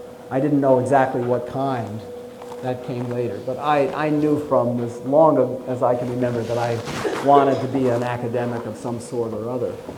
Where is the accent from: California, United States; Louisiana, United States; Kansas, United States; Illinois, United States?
Kansas, United States; So I grew up in Kansas. In my senior year in high school, I was planning to go to the University of Kansas, where all my friends were going